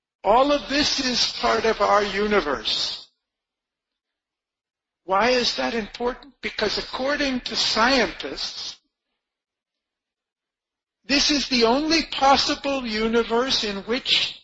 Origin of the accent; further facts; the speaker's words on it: Chennai, Tamil Nadu, India; Okay, we're all from Chennai. Chennai is in India.